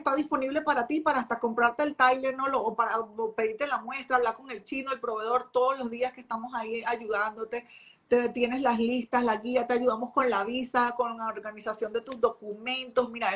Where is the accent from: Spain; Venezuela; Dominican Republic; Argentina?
Venezuela; now in China; soy una venezolana instalada aquí en China, soy una mamá, tengo una hija